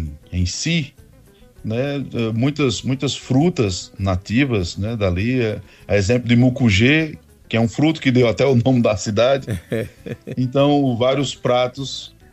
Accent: Ceará, Brazil; Eu sou cearense, né? Eu sou lá do Cariri cearense. Cresci comendo baião de dois com pequi, tomando cajuína.

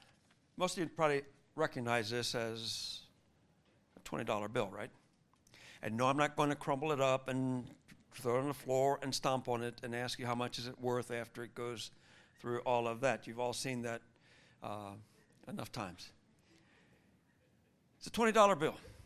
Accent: Cuba; I grew up in Cuba

